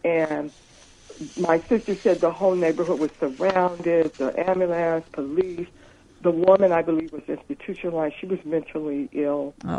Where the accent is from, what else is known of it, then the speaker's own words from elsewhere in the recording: Oakland, California, United States; we were living in Oakland at the time. I was born in Oakland.